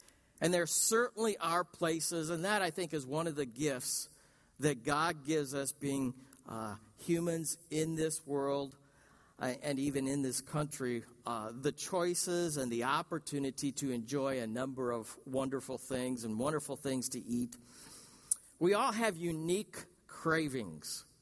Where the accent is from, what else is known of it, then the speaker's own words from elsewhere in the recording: Racine, Wisconsin, United States; the one thing I would drive a great distance for is what my hometown is known for. The Racine Kringle.